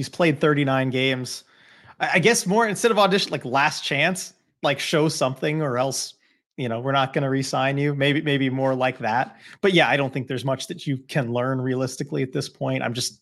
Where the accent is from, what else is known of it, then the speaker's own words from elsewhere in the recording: Thousand Oaks, California, United States; and I am also from Thousand Oaks, California. So same hometown.